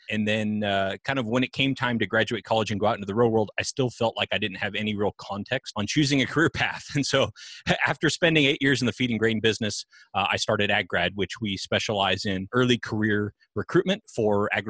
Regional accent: California, United States; I grew up in Northern California on a hobby farm

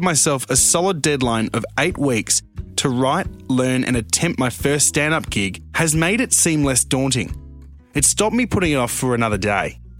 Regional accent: Melbourne, Victoria, Australia; I'm a 28-year-old radio producer from Sydney in Australia. For as long as I can remember, I've been fascinated by stand-up comedy. Growing up in Melbourne

